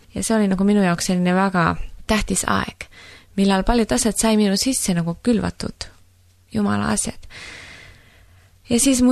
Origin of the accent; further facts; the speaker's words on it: Finland; ma olen muidu Soomest pärit ja meie perekond ei ole sellises kristlik, et me oleme ikka nagu peaaegu kõik soomlased, me oleme luteri koguse liikmed.